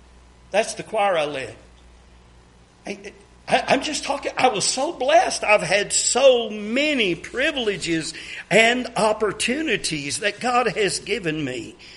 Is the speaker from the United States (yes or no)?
yes; United States; I was born and raised in America.